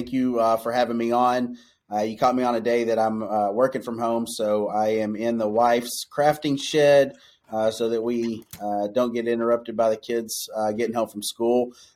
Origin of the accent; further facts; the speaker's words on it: Corsicana, Texas, United States; I'm actually originally from Texas. Family still lives down there. Grew up in the Dallas-Fort Worth area, Corsicana, Texas.